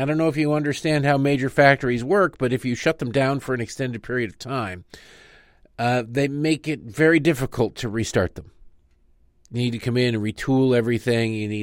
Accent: Detroit, Michigan, United States; It reminds me of in the 80s when growing up in Detroit, the auto industry was in the toilet.

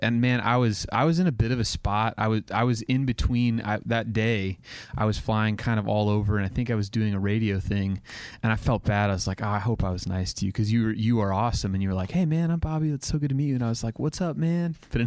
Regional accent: Oklahoma, United States; So I grew up in Oklahoma, and so I feel like that era of country music was just, I don't know, like I grew up listening to it.

